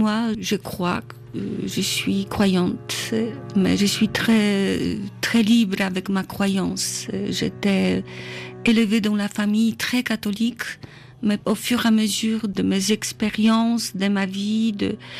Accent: Poland; now in Paris, France; je ressens mon destin d'être là pour pouvoir aussi transmettre quelque chose en tant que Polonaise, exactement.

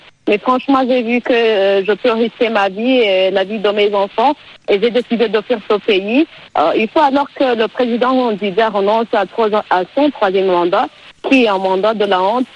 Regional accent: Burundi; born there; le fait que j'ai pris la décision d'offrir mon pays alors que c'est mon pays natal.

